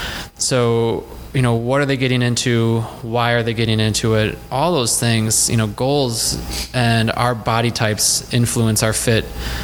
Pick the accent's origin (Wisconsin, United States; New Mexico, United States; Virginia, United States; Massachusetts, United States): Wisconsin, United States; Random Lake; Yeah, just like Nate, I am a Wisconsin product. Not quite as local. I grew up in Sheboygan County in a tiny little town called Random Lake.